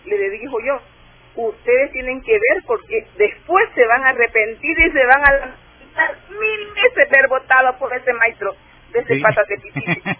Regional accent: Morazán, El Salvador; Somos gente de campo, yo soy de Morazán.

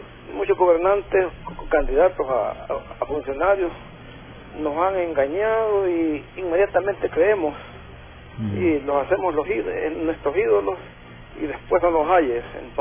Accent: El Salvador; Pienso que como los salvadoreños no tenemos cultura política ni análisis

